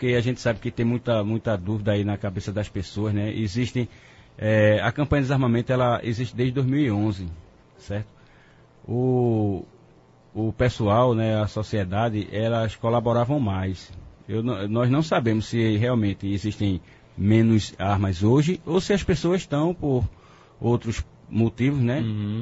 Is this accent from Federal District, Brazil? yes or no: no; Recife, Pernambuco, Brazil; Nós somos de Recife, realmente estamos na cidade de Itabira